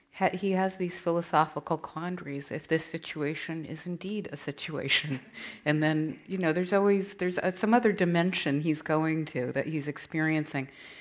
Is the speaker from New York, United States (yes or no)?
no; California, United States; if anybody else here is a desert rat, as I am, I grew up in the Mojave Desert